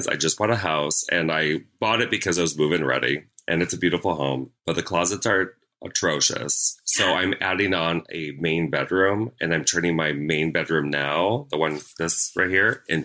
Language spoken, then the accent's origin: English; Minnesota, United States; now in Orlando, United States; So I grew up in Minnesota and I went to college at Ringling College of Art and Design, which is down in Sarasota.